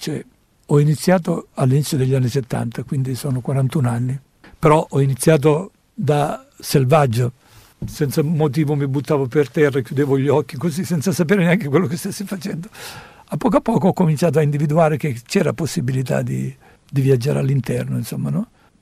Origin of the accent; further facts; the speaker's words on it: Catania, Sicily, Italy; No, vengo da Catania.